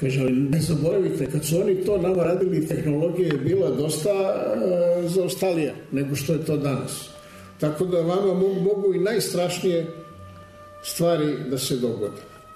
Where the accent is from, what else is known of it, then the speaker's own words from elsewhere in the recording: Belgrade, Serbia; I onda vas pitaju odakle ste. Ja kažem, iz Jugoslavije. Odakle iz Jugoslavije?